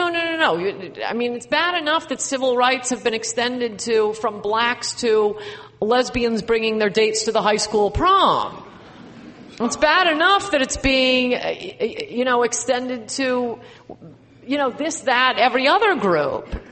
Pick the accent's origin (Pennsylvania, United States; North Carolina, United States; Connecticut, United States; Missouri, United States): Connecticut, United States; New Canaan; In my hometown, a very WASPy, wealthy town, New Canaan, one I grew up